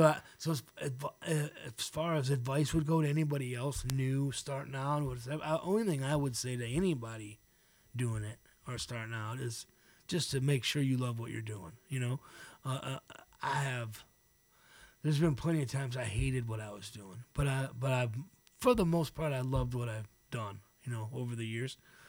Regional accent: Detroit, Michigan, United States; And growing up in Detroit, we had Lake St. Clair. We had the Detroit River, too, in spring.

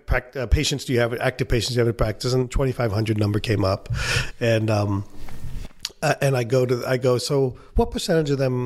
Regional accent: India; As an Indian, I don't like to spend money.

